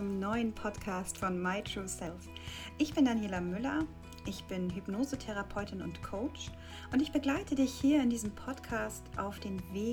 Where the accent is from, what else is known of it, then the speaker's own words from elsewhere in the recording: Schleswig-Holstein, Germany; Ich komme aus Nordfriesland, habe meine Praxis in Husum.